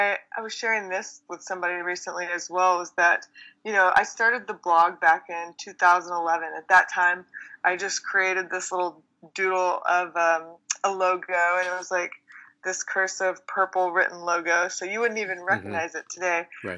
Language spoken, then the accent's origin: English; Texas, United States; I grew up in Texas, so my high school experience was very much that of Friday Night Lights.